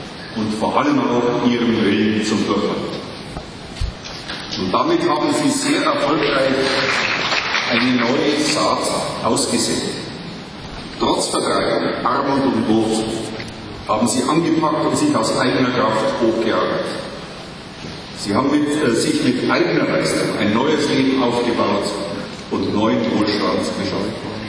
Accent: Germany; Ich habe es als Kind und Jugendlicher erlebt in meiner Heimatstadt in Deutschland.

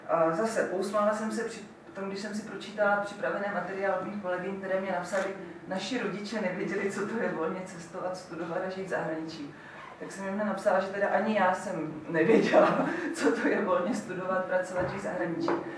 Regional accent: Zlín, Zlín Region, Czechia; pocházím z baťovského kraje, ze Zlína

